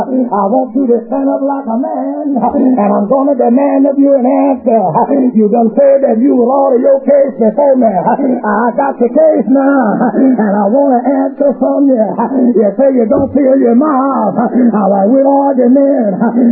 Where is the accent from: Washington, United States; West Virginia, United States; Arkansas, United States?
Arkansas, United States; How you know I'm originally from Arkansas. And in Arkansas, they used to have whirlwind. I don't see many of them in California